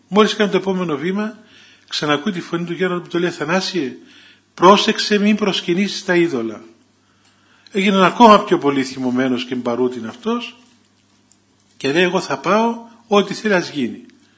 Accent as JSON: {"language": "Greek", "town": "Thessaloniki", "region": "Central Macedonia", "country": "Greece", "said": "είμαι από την Ελλάδα, από τη Θεσσαλονίκη."}